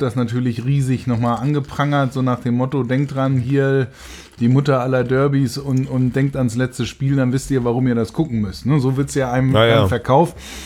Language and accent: German; Mainz, Rhineland-Palatinate, Germany; und ich auch als Mainzer